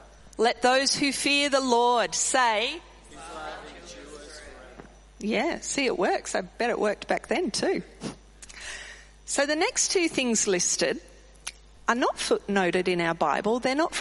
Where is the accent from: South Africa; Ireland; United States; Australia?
Australia; Canberra, Australian Capital Territory; Now, I grew up in Canberra, and it was back in the day of scrounging at the tip.